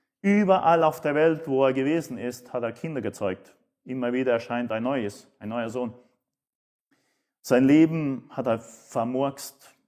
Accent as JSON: {"language": "German", "country": "Brazil", "tie": "born or raised there", "also_born_or_lived": "Uruguay / Argentina", "moved": "yes", "said": "ich bin in Brasilien aufgewachsen und in Brasilien alles ist Fußball. Ich bin Brasilien-Fan. Und dann bin ich nach Uruguay gekommen, da ist auch alles Fußball. Und dann nach Argentinien, auch wieder alles Fußball."}